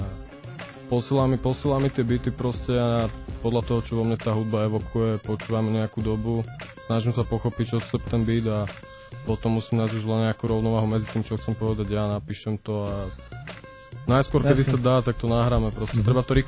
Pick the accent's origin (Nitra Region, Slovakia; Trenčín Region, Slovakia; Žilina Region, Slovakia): Žilina Region, Slovakia; Žilina; also born or lived in Bratislava, Slovakia / Prague, Czechia; tam náhovno život na sídlisku v Žiline. Preto som odtiaľ vypadol do Riti, žil som 2 roky v Blave, potom som prešiel z Európy, chvíľu som žil v Prahe, teraz som sa vrátil nazad domov a aj vďaka tomu, že som teraz v Žiline